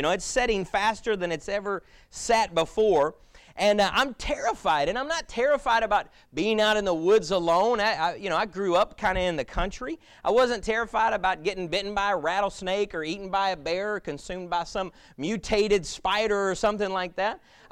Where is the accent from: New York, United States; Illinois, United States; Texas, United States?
Texas, United States; Lubbock; also born or lived in Georgia; I live in Florida now, but I was born in Lubbock. I am from the great nation of Texas, so it's all right.